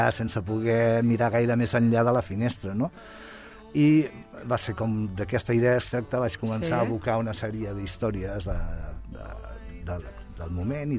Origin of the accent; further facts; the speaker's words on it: Sabadell, Catalonia, Spain; now in Barcelona, Spain; jo ara visc a Barcelona, sóc de Sabadell, però visc a Barcelona